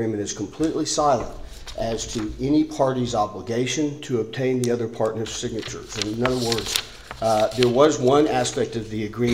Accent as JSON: {"language": "English", "town": "Fort Worth", "region": "Texas", "country": "United States", "said": "I'm a lawyer from Fort Worth."}